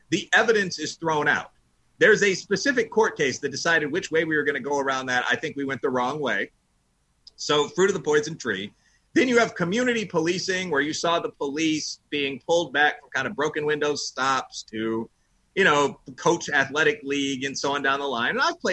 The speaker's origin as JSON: {"language": "English", "town": "Chicago", "region": "Illinois", "country": "United States", "tie": "born or raised there", "said": "And by the way, I will tell you, growing up in Chicago, you know who loved this?"}